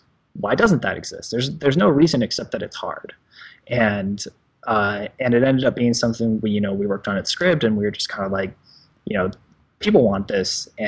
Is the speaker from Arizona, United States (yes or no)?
yes; Arizona, United States; moved away; also born or lived in Portland; You know, I grew up in Arizona and went to school in Arizona and then like moved to Portland.